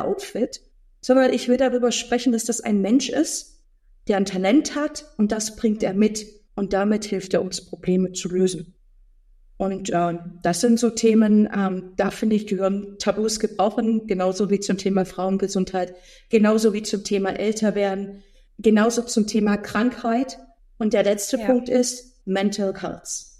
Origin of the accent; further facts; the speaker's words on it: East Germany, Germany; Ich komme aus dem Osten Deutschlands. Ich habe dann im Osten auch noch studiert in Chemnitz.